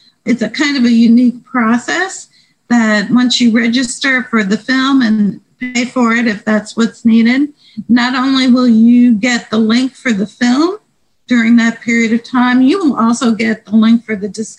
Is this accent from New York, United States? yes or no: yes; New York City, New York, United States; And, you know, I grew up in New York City. So, you know, there were Jewish delis